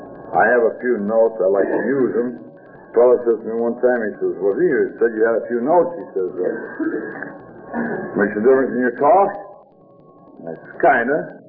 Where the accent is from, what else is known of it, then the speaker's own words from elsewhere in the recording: Kalamazoo, Michigan, United States; As your chairman says … Hi, everybody.